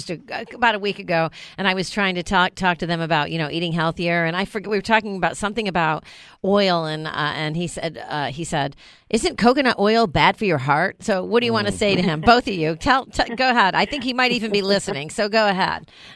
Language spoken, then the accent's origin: English; New York, United States; I mean, I grew up in New York. Hot, you know, ketchup and mustard.